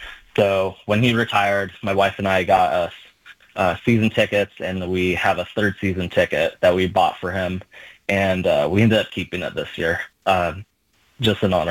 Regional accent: Albany, Oregon, United States; So I grew up in Albany. Everyone asks, why am I a Duck fan, not an Oregon State fan?

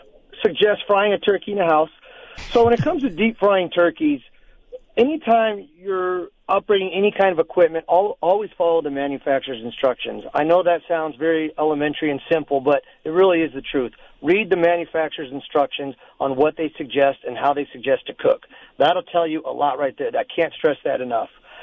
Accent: Tucson, Arizona, United States; I was a student, born and raised in Tucson, went to Palo Verde High School. I then attended the University of Arizona.

